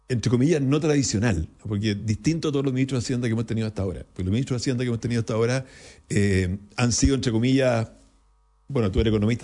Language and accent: Spanish; Ñuble, Chile; Yo soy de Ñuble y ahí lo conocí